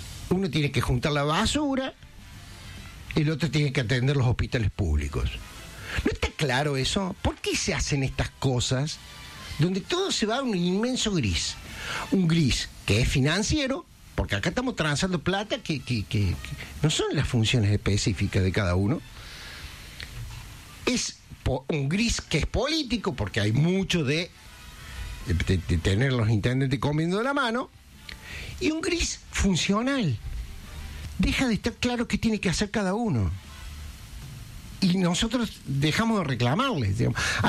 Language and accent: Spanish; Córdoba, Argentina; nos estamos empezando a comportar los capitalinos, como los porteños y los gran bonaerenses se comportan respecto del país.